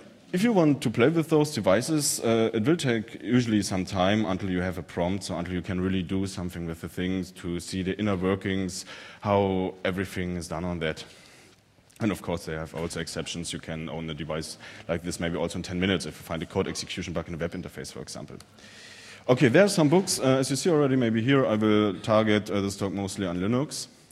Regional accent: Berlin, Germany; from Berlin.

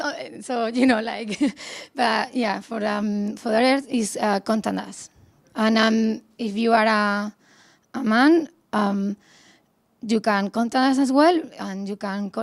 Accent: Madrid, Community of Madrid, Spain; we are from Madrid, so we wanted to do in Madrid.

